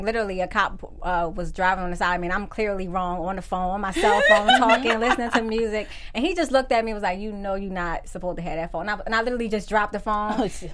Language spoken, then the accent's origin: English; Pennsylvania, United States; we're from Pennsylvania, so you go into a place like Upper Darby